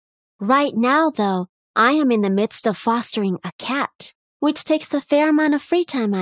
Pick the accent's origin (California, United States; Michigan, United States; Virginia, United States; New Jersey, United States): Michigan, United States; also born or lived in Shizuoka, Japan; now in Tokyo, Japan; I am a singer, lyricist, painter, and a narrator based in Tokyo. I was born in Shizuoka, but soon after I entered elementary school, my family moved to Michigan, where I spent almost 9 years, my entire teenage life.